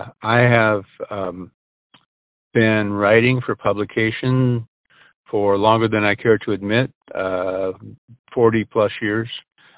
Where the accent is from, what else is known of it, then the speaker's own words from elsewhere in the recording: Montana, United States; also born or lived in Idaho, United States; Okay. Well, actually, I grew up in Montana and Idaho. I've lived on the border all of my life, and almost literally, our place in Montana is just barely into the state.